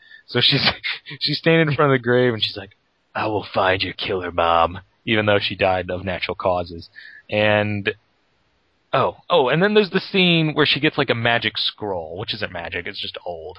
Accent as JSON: {"language": "English", "country": "Laos", "said": "I'm from Laos."}